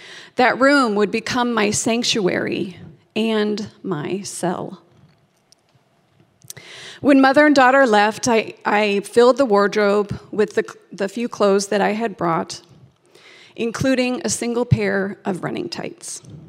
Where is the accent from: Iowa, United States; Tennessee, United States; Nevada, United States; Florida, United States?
Iowa, United States; Boone; moved away as an adult; now in Paris, France; I had left my hometown of Boone, Iowa, everyone and everything I knew, to live in Paris for the next year and work as a nanny